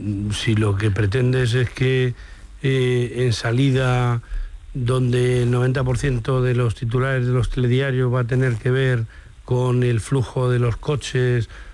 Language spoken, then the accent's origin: Spanish; Madrid, Community of Madrid, Spain; Yo presumo cuando salgo como ciudadano madrileño